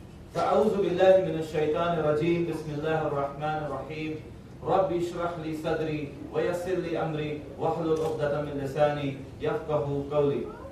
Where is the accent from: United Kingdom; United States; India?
India; Kolkata, West Bengal; Now, I come from Kolkata, Bangalore must be much advanced.